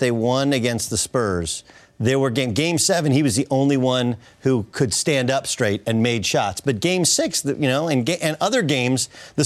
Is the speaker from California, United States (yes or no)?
yes; California, United States; I grew up in Southern California.